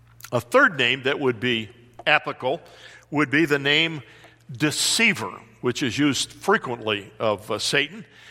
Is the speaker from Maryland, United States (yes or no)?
no; Washington, District of Columbia, United States; So most of you are urbanites like I was. I was raised in the Washington, D.C. area.